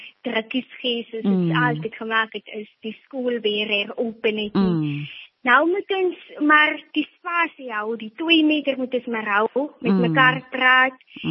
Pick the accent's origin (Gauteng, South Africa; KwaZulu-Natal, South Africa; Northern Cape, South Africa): Northern Cape, South Africa; Buffelsrivier; now in Bersig, South Africa; as ook een matriculant. Ek is oorspronkelijk van Buffelsrivier, maar ek en my ma het maar hier naartoe getrek, na Bersig toe, om hier kom school te gaan en hier te matriculeer.